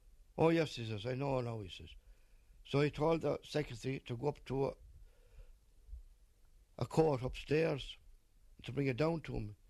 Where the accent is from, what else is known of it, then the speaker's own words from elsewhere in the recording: Ireland; I said, no, I'm an Irishman.